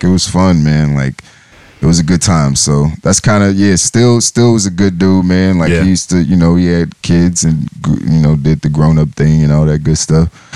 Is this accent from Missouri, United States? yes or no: yes; St. Louis, Missouri, United States; also born or lived in Maryland; now in Washington, United States; I wasn't born in D.C. Like, I was from St. Louis and I moved to Maryland. And then I came to D.C. when I was 18